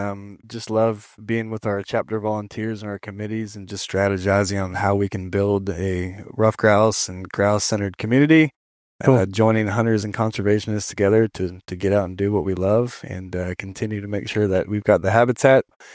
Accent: Florida, United States; accent: southern twang; also born or lived in Jacksonville; now in Minnesota, United States; I've been here for about 2.5 years now. I grew up in Florida. I spent the last 15 years or so before I moved up here on the Florida-Georgia line in Jacksonville.

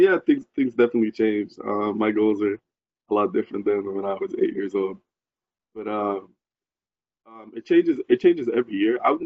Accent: Sudan; growing up in Sudan also makes you really social, just because, you know, you live with like a lot of family, one big house, everybody knows each other

